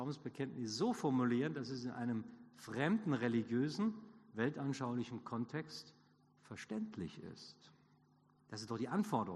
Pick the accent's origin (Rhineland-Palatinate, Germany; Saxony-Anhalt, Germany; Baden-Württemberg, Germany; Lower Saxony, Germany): Lower Saxony, Germany; Hanover; Als Hannoveraner würde ich dann Herrn Leibniz daneben stellen.